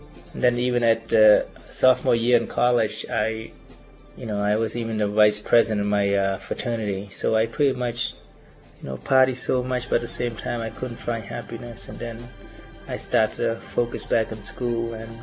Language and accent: English; Cambodia; As a young boy growing up in Cambodia, and I often feel very lonely and feel very sorrowful for my people.